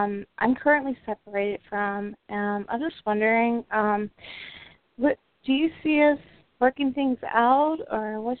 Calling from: Indiana, United States; I'm calling from Indiana.

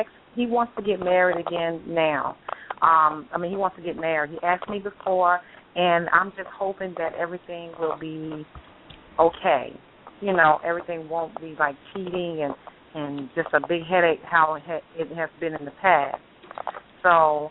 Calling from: Virginia, United States; I'm calling from Virginia.

